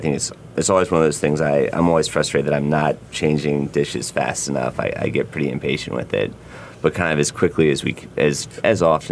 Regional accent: Charleston, South Carolina, United States; I'm a summer guy. I think especially growing up in Charleston, I mean, this time of year I'm already impatient for tomatoes and corn to be coming in.

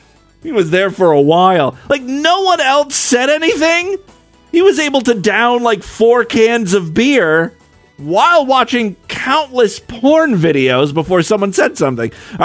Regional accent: Ohio, United States; we got one from my home state, the Florida of the North, Ohio.

